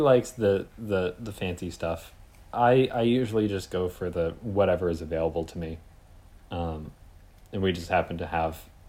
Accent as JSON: {"language": "English", "region": "Connecticut", "country": "United States", "said": "I'm from Connecticut."}